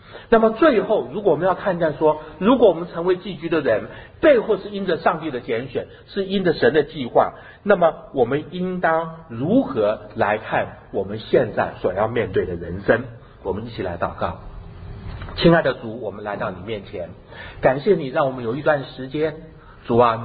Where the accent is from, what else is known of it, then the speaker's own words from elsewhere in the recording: Chiayi, Chiayi County, Taiwan; 我在台湾的嘉义长大，那么我长大的时候过程当中呢，那么虽然我小的时候就可以讲闽南话，但是我的台湾同学看到我还是说我是瓦辛娜， 说我是外省人